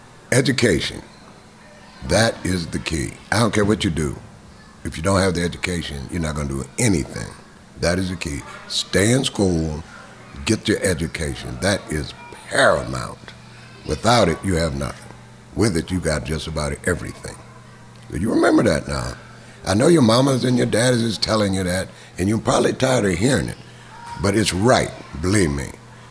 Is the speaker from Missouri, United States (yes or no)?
yes; St. Louis, Missouri, United States; born there; also born or lived in Vancouver, Washington; now in Pittsburgh, United States; I was born in St. Louis, Missouri. But during the war, I moved out west to Vancouver, Washington.